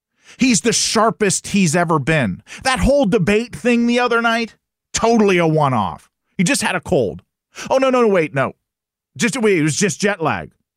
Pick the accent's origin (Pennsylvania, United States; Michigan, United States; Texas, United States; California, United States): Pennsylvania, United States; This was Biden just yesterday in my home state of Pennsylvania on a radio station in Philadelphia.